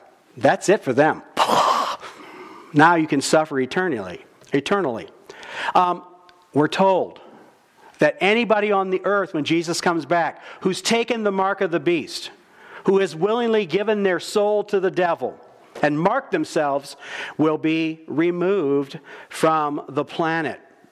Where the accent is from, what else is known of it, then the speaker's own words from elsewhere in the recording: Gibsonburg, Ohio, United States; I mean, I grew up in Gibsonburg, but we didn't leave our doors unlocked.